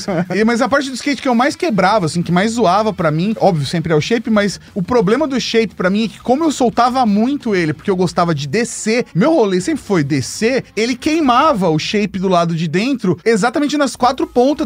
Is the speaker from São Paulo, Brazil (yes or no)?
yes; São Caetano do Sul, São Paulo, Brazil; eu cresci em São Caetano do Sul, que é uma cidade que não é tão esburacada, por exemplo, quanto São Paulo, né?